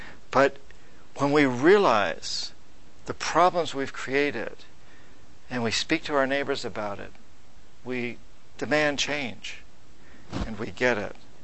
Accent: New Hampshire, United States; When I was a kid, I grew up in New Hampshire, and I come from about 300 years of Yankee Calvinists in New Hampshire and Vermont, Puritans, and I can date my heritage back to Thomas Paine.

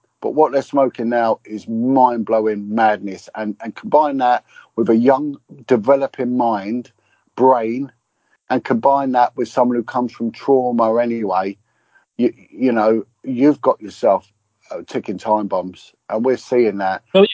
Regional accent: United Kingdom

